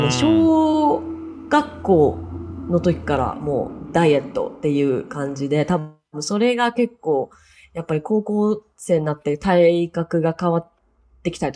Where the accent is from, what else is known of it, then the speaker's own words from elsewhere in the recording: Katsushika, Tokyo, Japan; born there; 生まれは東京ですね、葛飾です。